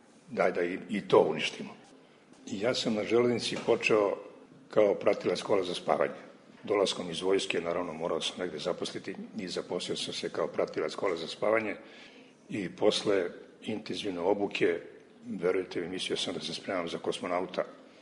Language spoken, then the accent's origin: Serbian; Serbia; A kod nas u Srbiji je sasvim normalno